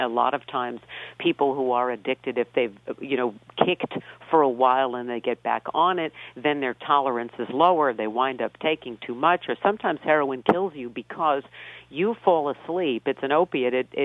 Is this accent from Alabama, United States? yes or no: no; New York City, New York, United States; growing up in New York City.